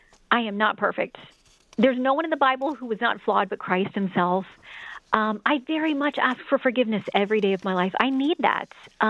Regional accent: the South, United States; for me, growing up in the South was very much about, I do think you can get more flies with honey.

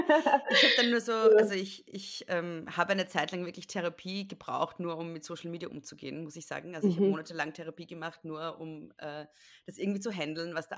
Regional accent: Austria; es gibt bei uns in Österreich am Land, gibt so Papp-Polizisten, die so, kennst du das? Kennt man das in Deutschland?

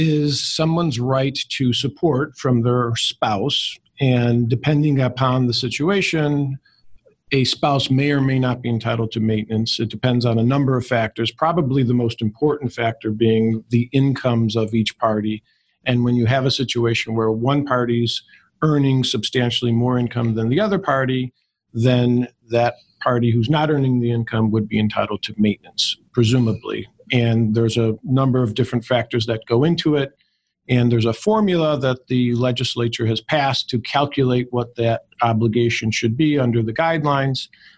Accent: Chicago, Illinois, United States; I've been practicing for 20 plus years, born and raised in Chicago, still live in Chicago with my wife, Sandra, and our two children, both who are teenagers.

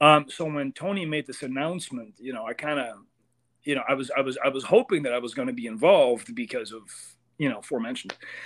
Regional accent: Amsterdam, North Holland, Netherlands; You know, I come from Amsterdam. And Netherlands, really small country, does not have a lot of wrestling. I am probably the most successful Dutch wrestler that has ever existed.

